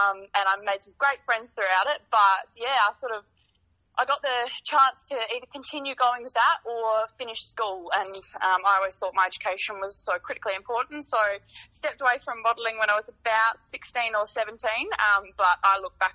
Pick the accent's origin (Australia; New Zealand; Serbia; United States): Australia; Adelaide, South Australia; also born or lived in Menindee, New South Wales; Spent the first sort of 5 or 6 years of my life up there, and then my family moved down to Adelaide for schooling. So completed school down in Adelaide, and I'm currently a uni student